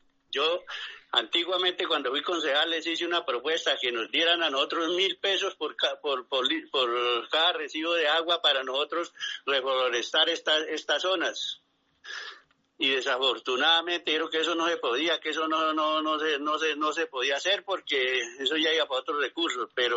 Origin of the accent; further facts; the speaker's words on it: Colombia; nosotros mismos como colombianos, como nacidos, como criados en nuestro terruño